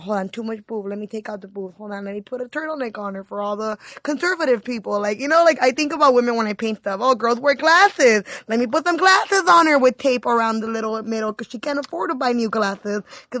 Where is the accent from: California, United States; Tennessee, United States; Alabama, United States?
California, United States; East Los Angeles; I mean, I'm from East LA. I'm from East LA, right? And I still live in East LA.